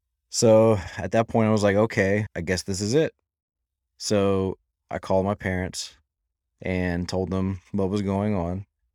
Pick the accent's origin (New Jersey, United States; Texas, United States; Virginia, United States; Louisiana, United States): Virginia, United States; Alexandria; I grew up in Alexandria, Virginia, born and raised.